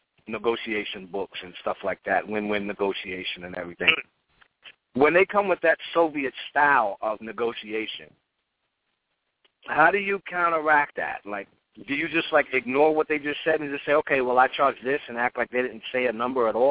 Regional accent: New York, United States; because I'm from New York

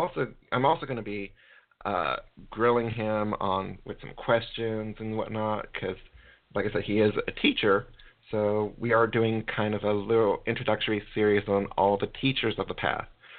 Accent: Texas, United States; now in Illinois, United States; You know, being from Texas to moving all the way up north. I know it was a bit of a jump for me when I moved from Texas to Illinois.

